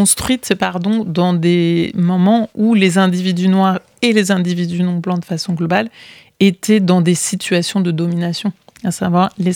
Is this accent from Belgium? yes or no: no; France; on a été dressés et éduqués dans notre cerveau en tant que Français.